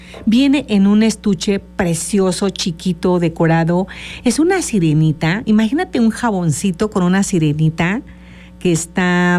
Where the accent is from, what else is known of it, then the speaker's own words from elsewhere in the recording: Mexico; nosotros los mexicanos